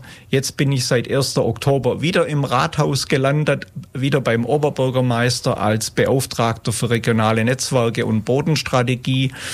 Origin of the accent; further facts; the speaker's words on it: Ulm, Baden-Württemberg, Germany; Ich bin in Ulm geboren